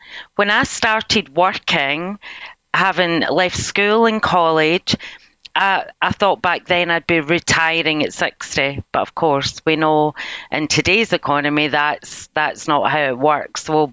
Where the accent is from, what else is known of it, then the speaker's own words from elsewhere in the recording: Scotland, United Kingdom; now in England; I grew up in Scotland, but I currently live in England, southeast of England, by the coast.